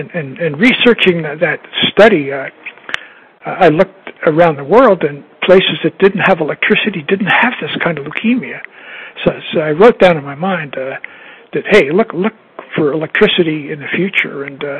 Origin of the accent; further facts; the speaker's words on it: Albany, New York, United States; moved away as an adult; also born or lived in Honolulu, United States; I'm an East Coaster, born and bred in Albany, New York, and I moved away to Honolulu, to University of Hawaii in the early 60s, and I wound up on the West Coast in 1968 to take my last job at Washington State.